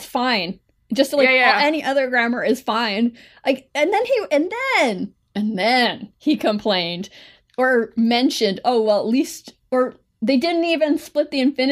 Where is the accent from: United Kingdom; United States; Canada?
Canada